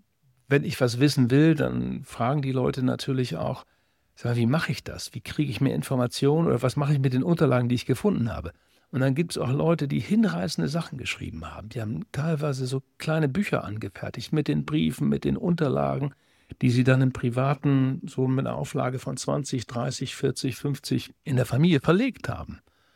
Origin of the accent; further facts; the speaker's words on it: Twistringen, Lower Saxony, Germany; Auch in meinem Heimatort Twistring gibt es ein paar Typen, die da ganz verdiente Arbeit geleistet haben.